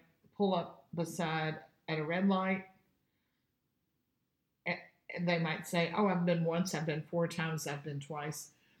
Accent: Beaver Dam, Kentucky, United States; I'm from Beaverdam, Kentucky, Hartford, Kentucky, Ohio, you know, that part of Kentucky.

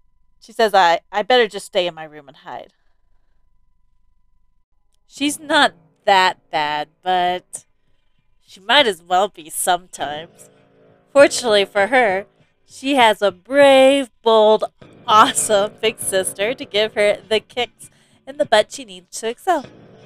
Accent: United States; born there; I've never been to Mexico. I don't know anything about it. I was born in America. I live in America.

